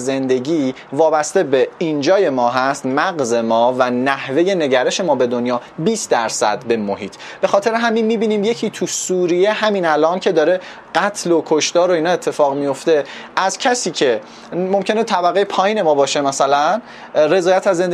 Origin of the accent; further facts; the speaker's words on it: Iran; born there; من چرا تو ایران به دنیا اومدم